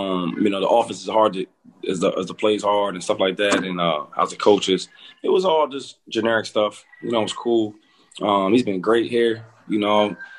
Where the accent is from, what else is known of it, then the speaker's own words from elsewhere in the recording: Harrisburg, Pennsylvania, United States; And that's like a hometown thing for me because I'm from Harrisburg. And it's like an hour away, you know.